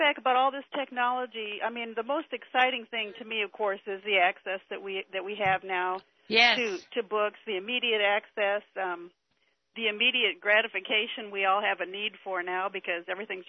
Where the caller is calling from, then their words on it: Iowa, United States; I'm calling from Iowa.